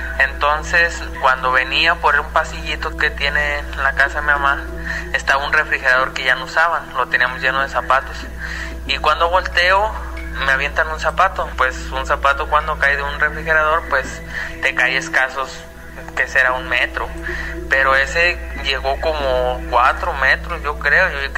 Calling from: Tabasco, Zacatecas, Mexico; de Tabasco, Zacatecas

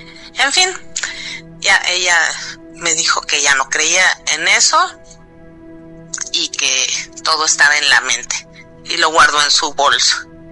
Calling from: Germany

